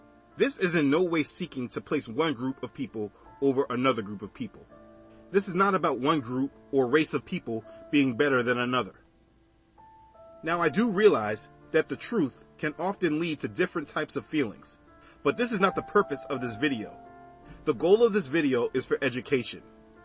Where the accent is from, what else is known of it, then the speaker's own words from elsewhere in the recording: United States; born there; I'm an American by nationality of the country I was born and live in.